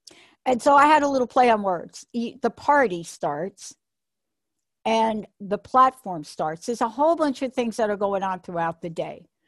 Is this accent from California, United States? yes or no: no; New York City, New York, United States; I grew up in New York City, so I don't know how much I really wonder about it.